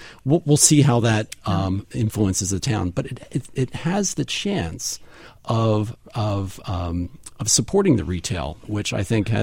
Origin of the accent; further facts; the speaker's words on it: Havertown, Pennsylvania, United States; And I grew up actually near Ardmore. I grew up in Havertown and would ride my bicycle to Plastic Fantastic, which was a record store right on Lancaster Avenue there.